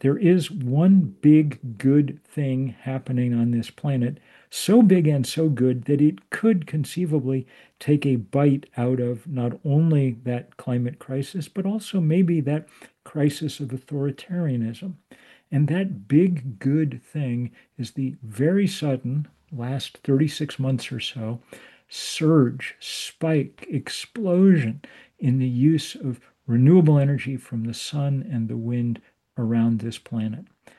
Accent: United States; And for me, it's the darkest moment of my life as an American.

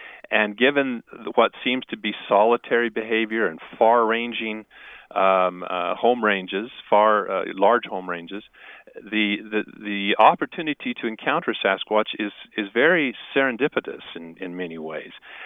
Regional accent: Idaho, United States; Here, I'm from Idaho

